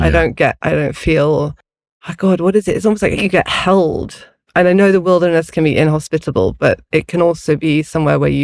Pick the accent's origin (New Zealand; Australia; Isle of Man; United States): Isle of Man; born there; So I was born on the Isle of Man, which is where my mother's from. A beautiful, rugged, inhospitable island. It's very beautiful. And then it's very wild because it's in the middle of the Irish Sea.